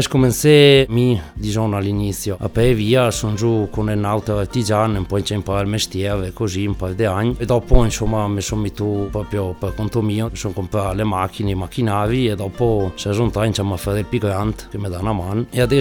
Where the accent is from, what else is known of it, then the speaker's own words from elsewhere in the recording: Veneto, Italy; Sono nato a Tacol, sono originario da Tacol, e ho 29 anni